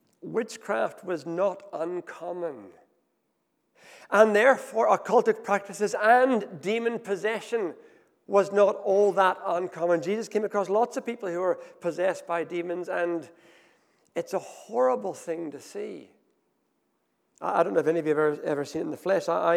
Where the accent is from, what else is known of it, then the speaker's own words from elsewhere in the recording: Ethiopia; I grew up in Ethiopia, and I can imagine it because I grew up in this kind of a society, particularly when we lived in northern Ethiopia in a very remote desert village.